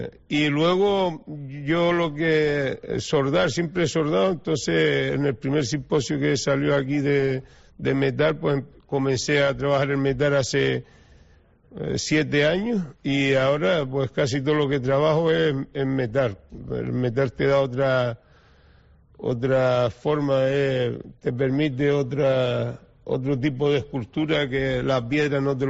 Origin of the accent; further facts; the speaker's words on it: Spain; Éramos los tres españoles.